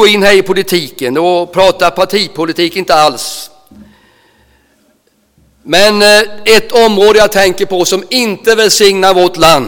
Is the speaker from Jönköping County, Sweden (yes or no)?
yes; Nässjö, Jönköping County, Sweden; I början på 70-talet, kanske fram till 75-76, när jag bodde hemma i Nässjö